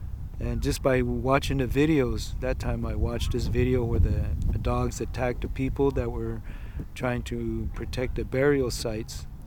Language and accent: English; Shiprock, New Mexico, United States; moved away as an adult; also born or lived in Portland, Oregon; I'm from Shiprock, New Mexico, by way of Portland, Oregon. I'm Diné Navajo. I grew up on the Diné Reservation